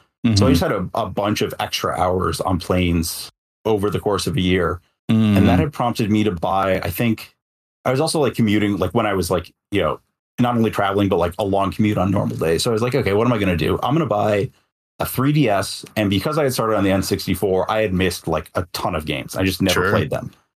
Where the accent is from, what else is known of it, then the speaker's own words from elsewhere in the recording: Detroit, Michigan, United States; I had a plane ticket to a like large open tournament in my hometown, Detroit